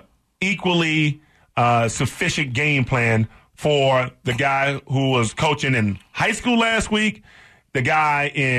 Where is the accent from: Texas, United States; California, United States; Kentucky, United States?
Texas, United States; Because of the way that I was raised playing football in Texas